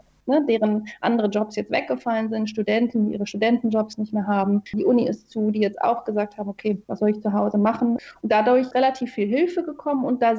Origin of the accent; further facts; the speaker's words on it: Cologne, North Rhine-Westphalia, Germany; als Kölner sagt man ja sowieso immer, jeder Jack ist anders.